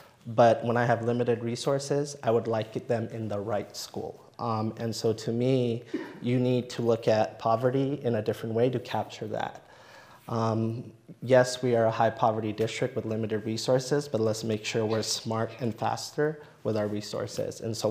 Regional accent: Los Angeles, California, United States; also born or lived in Dallas; now in San Antonio, United States; I grew up in Los Angeles and was in Dallas for 4 years, was a teacher administrator, and then came to San Antonio.

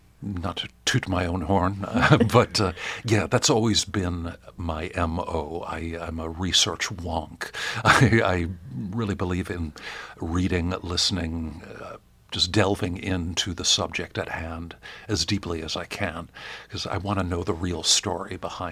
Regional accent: Kalamazoo, Michigan, United States; moved away; also born or lived in New York / Los Angeles; Well, I'm from Kalamazoo, from Portage, but I left. Well, I'll put it this way. Jimmy Carter was in office at the time, so I have been in New York and Los Angeles for a long time. But last year, I came back.

